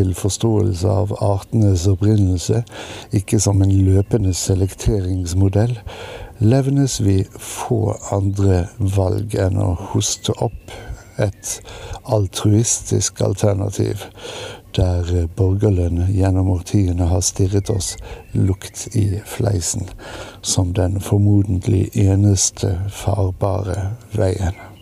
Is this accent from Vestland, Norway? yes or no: yes; Bergen, Vestland, Norway; also born or lived in Oslo; Ikke bare er jeg bygutt med mesteparten av voksenlivet i den forhatte hovedstaden, men jeg er også født og oppvokst i Bergen, som det muligens fremgår av dialekten.